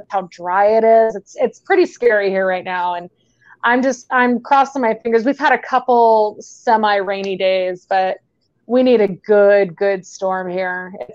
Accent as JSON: {"language": "English", "town": "Phoenix", "region": "Arizona", "country": "United States", "lives_now": "Salt Lake City, United States"}